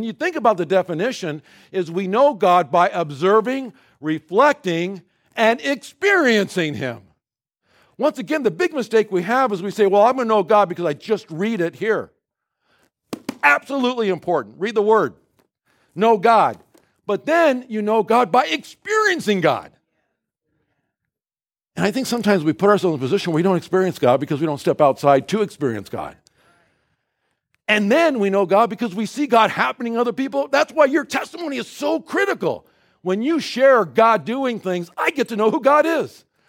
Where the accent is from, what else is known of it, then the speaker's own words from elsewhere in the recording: Pacific Northwest, United States; lots of grass, rolling fields, gorgeous, you know, miles and miles of just amazing, wonderful green. I'm from the Northwest."